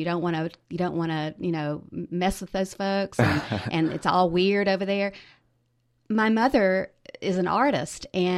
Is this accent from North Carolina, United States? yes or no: yes; Asheville, North Carolina, United States; Well, you know, I grew up in the Haw Creek area. Haw Creek is in East Asheville. I have such fond memories. It's a lot of area that has been in my family for over a century.